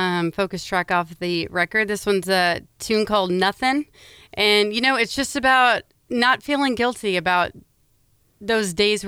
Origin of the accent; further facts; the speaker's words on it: Texas, United States; now in Cape Cod, United States; Right now I'm based out of Cape Cod, Massachusetts, but I grew up in East Texas.